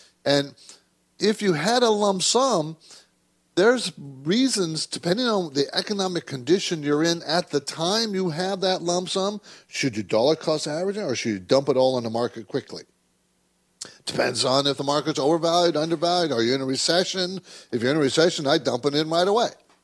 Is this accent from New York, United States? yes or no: no; San Diego, California, United States; My dad was in the Navy, so I grew up in San Diego. He was stationed there, so I know San Diego very, very well.